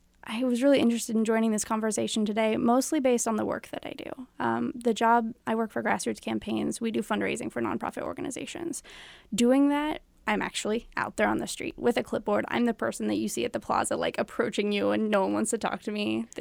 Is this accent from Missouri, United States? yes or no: yes; Joplin, Missouri, United States; Okay, so I'm 19 right now, but I don't know. I grew up in Joplin, Missouri, in a very small town. You didn't see a lot of activist movements there.